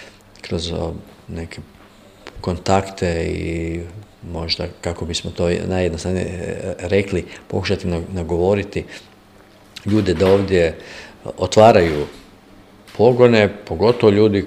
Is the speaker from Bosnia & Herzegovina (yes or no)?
yes; Žeravac, Republika Srpska, Bosnia & Herzegovina; obzirom da sam ja porijeklom iz Žeravca kod Dervente i lijepo je susresti se sa ljudima s kojima ste dijelili djetinjstvo, mladost